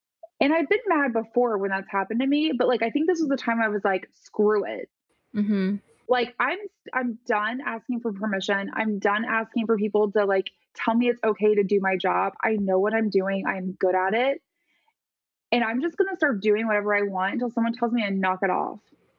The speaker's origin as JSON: {"language": "English", "region": "Midwest", "country": "United States", "tie": "born or raised there", "said": "I grew up in the Midwest. Mm-hmm. So I'm a woman, I'm Midwestern"}